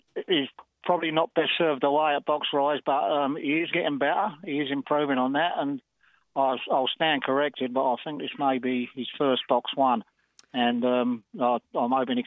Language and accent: English; Stepney Green, London, United Kingdom; now in Australia; Well, I am originally out of East London. I was born in Stepney Green.